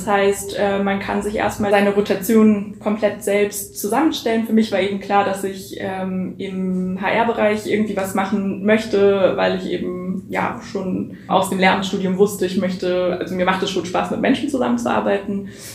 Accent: Berlin, Germany; ich bin in Berlin aufgewachsen und bin in der Nähe von der Warschauer Straße auch tatsächlich groß geworden.

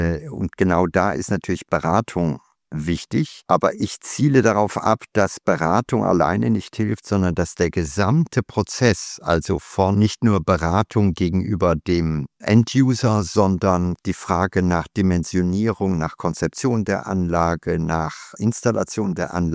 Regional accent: Luxembourg; now in Germany; ich komme aus Luxemburg

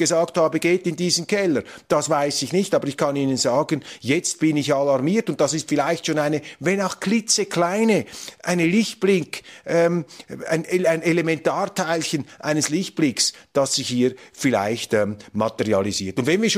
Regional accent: Switzerland; als Schweizer ist mir diese Grossmachtpolitik unheimlich

